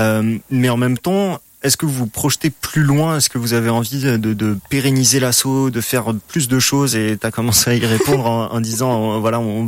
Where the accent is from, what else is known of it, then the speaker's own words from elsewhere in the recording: France; nous, en tant que Français